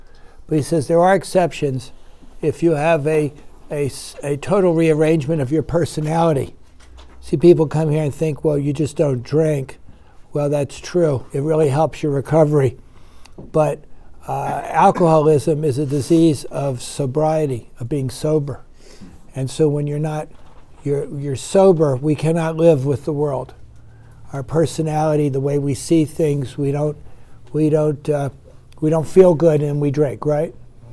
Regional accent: East Coast, United States; I used to go to the ocean a lot when I was a kid. And we grew up on the East Coast, and you'd get in the undertow sometime.

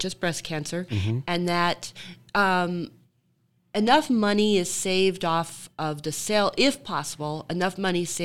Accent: Riverton, Wyoming, United States; now in Lander, United States; I grew up in Riverton, graduated Riverton High School, went to college here at CWC

